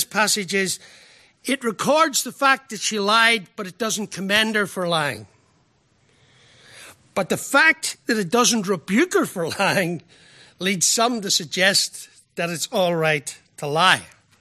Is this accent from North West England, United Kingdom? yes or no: no; Northern Ireland, United Kingdom; accent: Irish; Many of us with Irish accents were selected to go back home